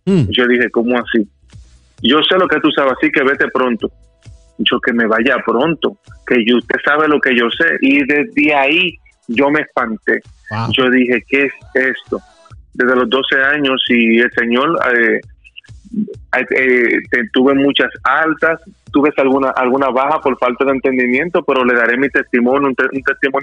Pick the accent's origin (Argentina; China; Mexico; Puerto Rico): Puerto Rico; also born or lived in Dominican Republic; yo nací en la Isla del Encanto, en Puerto Rico, de padres dominicanos. Me crié en los dos países. Duré un año aquí, 2 años allá, 3 años aquí, 3 años allá.